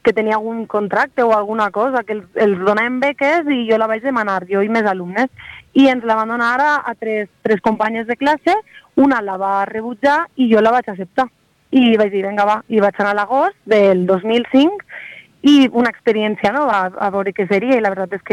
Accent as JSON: {"language": "Catalan", "town": "Cinctorres", "region": "Valencian Community", "country": "Spain", "said": "jo soc de Cintorres, que és un petit poble del nord de la província de Castelló. I clar, un poble de 500 habitants, pues una xiqueta de 16 anys"}